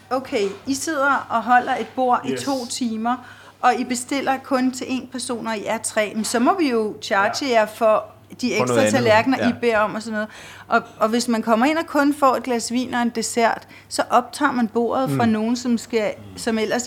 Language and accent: Danish; Virum, Capital Region of Denmark, Denmark; i min gamle familie i Virum, hvor jeg voksede op med min mor, far og min søster og jeg.